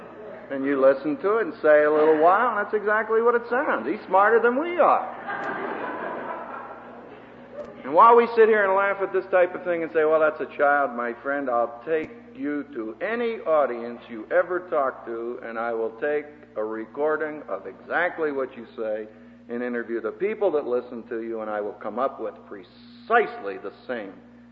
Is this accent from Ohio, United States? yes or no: no; Philadelphia, Pennsylvania, United States; I came from Philadelphia, and if you do, you know the problem.